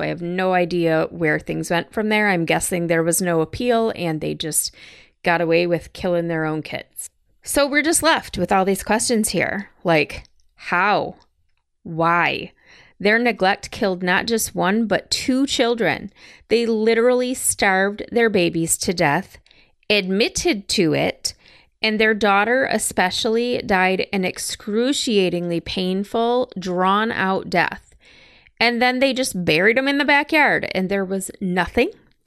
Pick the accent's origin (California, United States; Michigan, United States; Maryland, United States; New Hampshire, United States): Michigan, United States; Lansing; which is roughly a 2 or so hour drive southwest of my hometown, Lansing.